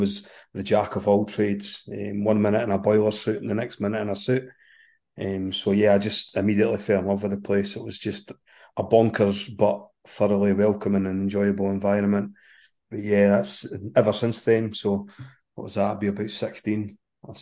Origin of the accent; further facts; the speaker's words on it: Cowdenbeath, Scotland, United Kingdom; When I was young in the high school, I grew up on Stenhouse Street, so Central Park was always kind of in the background.